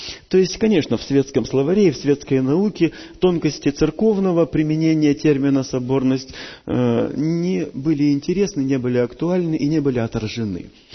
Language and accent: Russian; Russia; Я русский, россиянин по происхождению